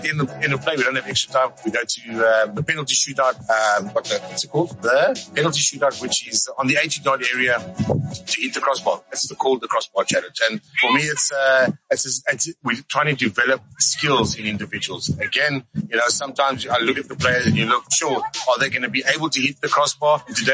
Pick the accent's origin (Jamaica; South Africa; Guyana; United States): South Africa; You know, for me as a South African